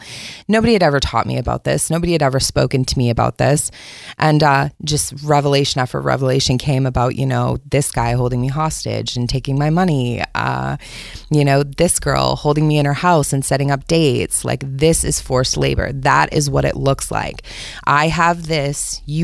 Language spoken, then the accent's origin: English; Rockland, Maine, United States; born there; Okay. So I was born in in Rockland, the St. George area. And I moved around a lot.